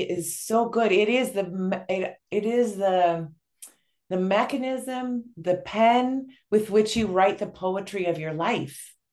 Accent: Sweden; You know, I'm Swedish, you know, and I am built like my relatives. You know, I'm a Swede through and through.

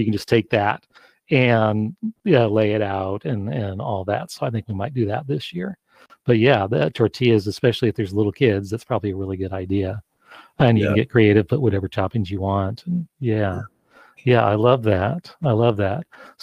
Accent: West Coast, United States; when I'm from the West Coast, my wife's from the East Coast, and we lived on the East Coast.

